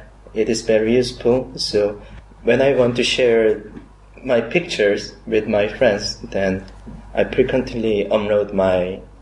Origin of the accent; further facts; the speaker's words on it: South Korea; English is a second language; from South Korea.